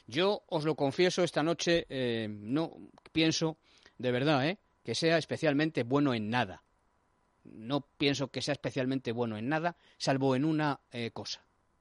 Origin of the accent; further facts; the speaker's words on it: Spain; en mi país, en España, hay una democracia consolidada